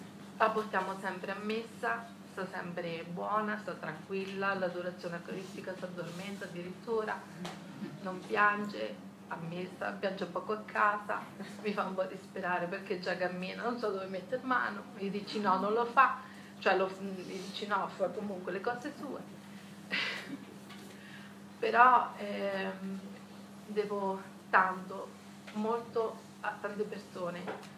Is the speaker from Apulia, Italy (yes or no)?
no; Ascoli Piceno, Marche, Italy; vengo da Ascoli Piceno